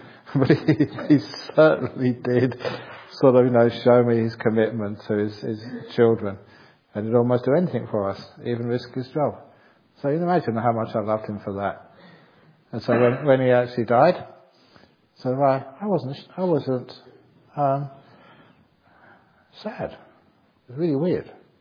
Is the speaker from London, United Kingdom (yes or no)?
yes; London, United Kingdom; growing up in London